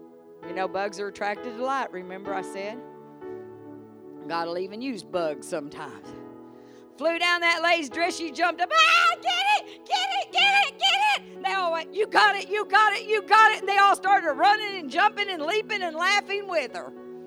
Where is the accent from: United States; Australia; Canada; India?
United States; Southern United States; accent: southern; But I guess with my southern accent, it just didn't come out quite right.